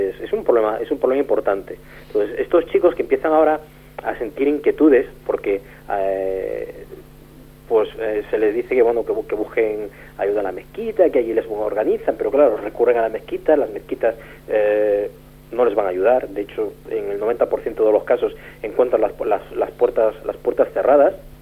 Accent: Galicia, Spain; Yo como soy gallego de origen

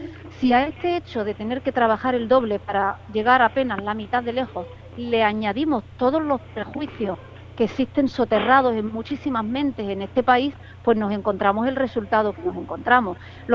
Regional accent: Spain; a fin de cuentas soy española, no sé, ¿cómo queréis que pronuncie mi propio idioma?

